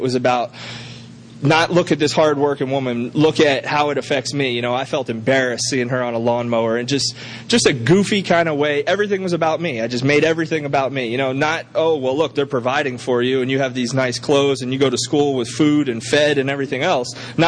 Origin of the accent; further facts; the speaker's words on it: New Port Richey, Florida, United States; Okay, so I'm born and raised in Newport Richey.